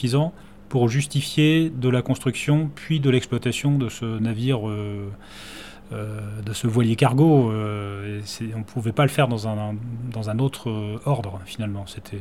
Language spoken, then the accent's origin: French; Brittany, France; Et en tant que Breton, quand on regarde en face, on voit rapidement New York en zone commerciale.